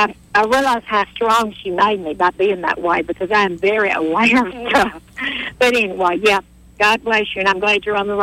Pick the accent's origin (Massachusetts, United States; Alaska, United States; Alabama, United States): Alabama, United States; Brandon; But I'm from Brandon, Alabama.